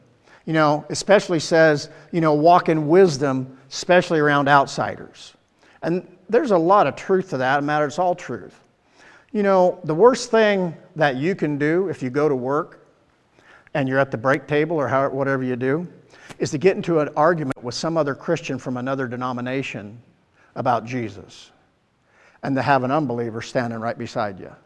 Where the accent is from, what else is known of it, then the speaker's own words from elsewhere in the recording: Iowa, United States; I'm a hillbilly from Southern Iowa